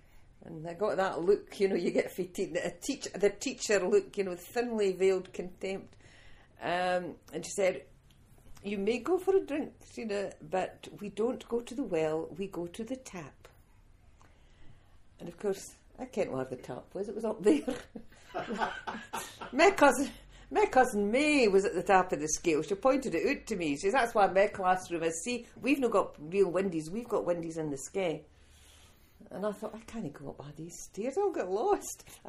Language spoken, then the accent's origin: English; Dundee, Scotland, United Kingdom; accent: Dundonian; first language Dundonian; I grew up with Dundonian as my first language. That's I had to learn English as a second lead.